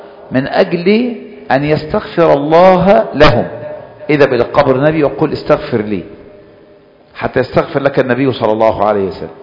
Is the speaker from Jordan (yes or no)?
no; Kafr El Sheikh Governorate, Egypt; عندنا في كفر الشيخ